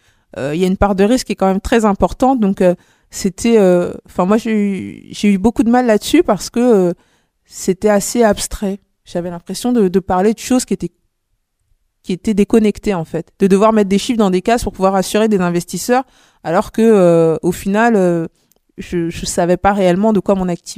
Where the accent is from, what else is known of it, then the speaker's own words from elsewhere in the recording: Bobigny, Île-de-France, France; Moi, je suis de Bobigny.